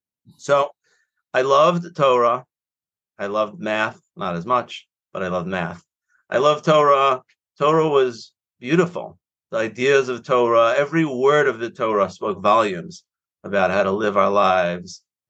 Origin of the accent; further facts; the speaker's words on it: Staten Island, New York, United States; Okay, so I grew up in Staten Island, and after high school, I went to yeshiva in Farakway